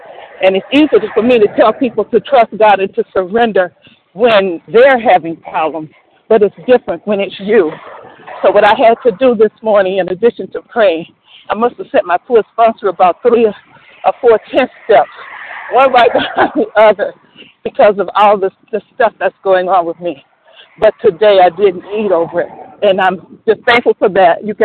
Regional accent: Atlanta, Georgia, United States; I'm from Metro Atlanta, Georgia.

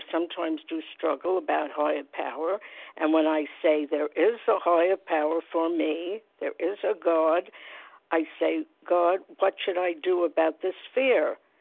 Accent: New York City, New York, United States; I'm from New York City. Glad to be here.

